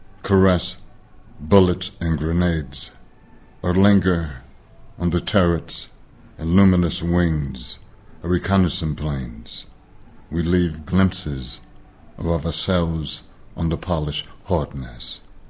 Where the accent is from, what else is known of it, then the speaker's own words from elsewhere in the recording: Louisiana, United States; For me, I grew up in Louisiana in the segregated society in the 1950s